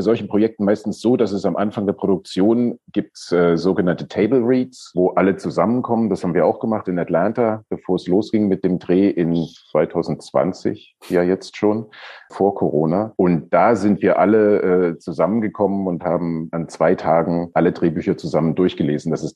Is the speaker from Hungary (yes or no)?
no; East Germany, Germany; ich bin ja in der DDR aufgewachsen. Also ich hatte 8 Jahre Russisch in der Schule, davon ist nicht allzu viel hängen geblieben. Aber zumindest kann ich es noch lesen